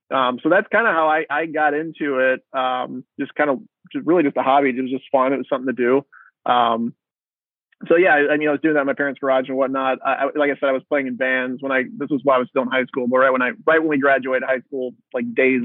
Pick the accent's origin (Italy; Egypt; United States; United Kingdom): United States; Glendale, Wisconsin; I grew up in Glendale. So kind of the north side.